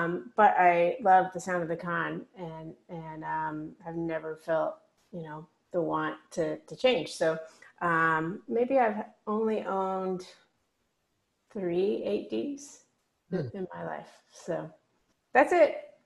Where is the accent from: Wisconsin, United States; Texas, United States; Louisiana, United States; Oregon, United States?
Texas, United States; Well, growing up in Texas, I ate a lot of Tex-Mex food.